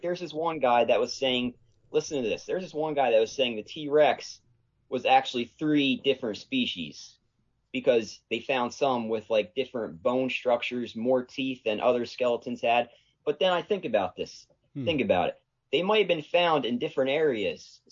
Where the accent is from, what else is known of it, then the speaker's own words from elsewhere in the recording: Scotland, United Kingdom; Everybody says I'm Irish. I'm like, I'm Scottish.